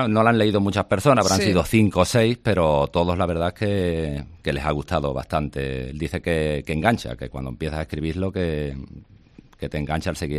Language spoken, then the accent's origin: Spanish; Huelva, Andalusia, Spain; now in Punta Umbría, Spain; Soy de Huelva, pero vivo allí en Punto Umbría.